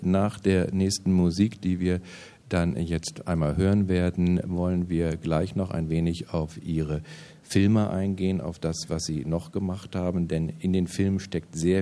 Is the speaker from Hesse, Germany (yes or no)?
yes; Friedberg, Hesse, Germany; born or raised there; also born or lived in Frankfurt